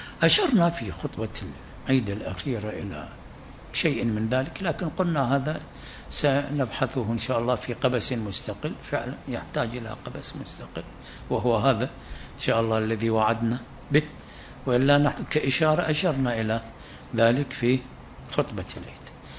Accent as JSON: {"language": "Arabic", "country": "Iraq"}